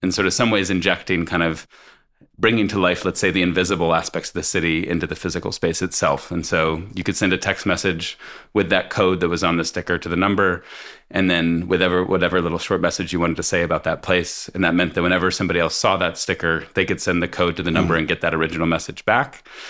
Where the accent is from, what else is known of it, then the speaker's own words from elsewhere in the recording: Colorado, United States; born there; But I was born in the United States. I was actually born in Colorado.